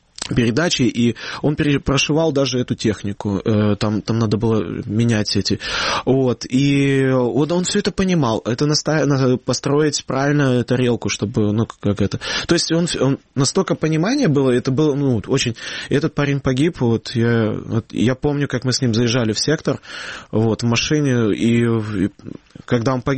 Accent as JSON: {"language": "Russian", "town": "Yevpatoria", "region": "Crimea", "country": "Ukraine", "said": "Я говорю, ну, из Евпатории. Он говорит, Евпатория, ну, Одесса. Я говорю, ну, Крым."}